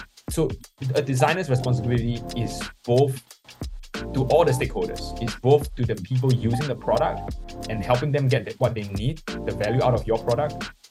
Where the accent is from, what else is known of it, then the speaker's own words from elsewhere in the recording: Singapore; So I grew up, I was born and raised and I grew up in Singapore. So Singapore is a very small country, obviously a very small state and city as well.